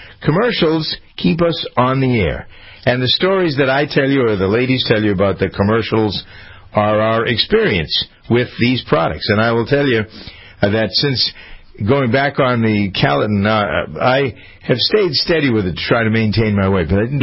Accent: United States; Well, I'm an American.

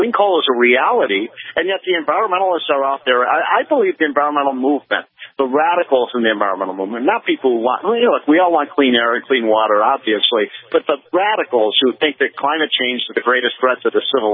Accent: Illinois, United States; It's in Indiana, my home state of Illinois, all over this great country.

